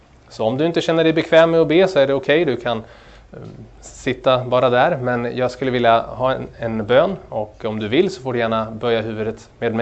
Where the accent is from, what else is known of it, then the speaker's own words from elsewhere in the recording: Örebro, Örebro County, Sweden; Jag är uppvuxen i Sverige, född i Örebro, och jag är gift sedan 5 år tillbaka. Jag har arbetat på lite olika platser, dels här i Malmö och också i Norrköping, även i Finland